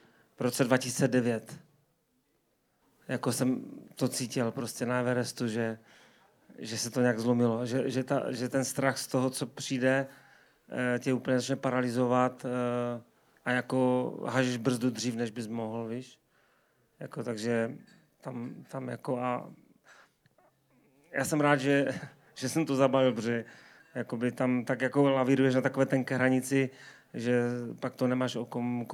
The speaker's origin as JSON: {"language": "Czech", "town": "Řepiště", "region": "Moravian-Silesian Region", "country": "Czechia", "tie": "born or raised there", "said": "Jako v Řepišti, kde, odkud pocházím, tam bylo jezere a byly tam jezdecké koně"}